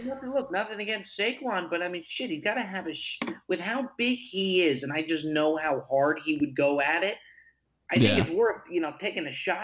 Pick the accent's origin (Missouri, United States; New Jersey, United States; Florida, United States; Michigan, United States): New Jersey, United States; Yeah, so I'm from Jersey.